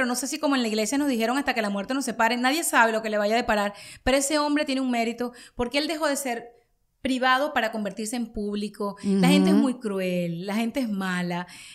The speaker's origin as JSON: {"language": "Spanish", "town": "Caracas", "region": "Capital District", "country": "Venezuela", "tie": "born or raised there", "said": "yo me crié en los Jardines del Valle, ¿no? En Venezuela, en la parte oeste de la ciudad, en la capital."}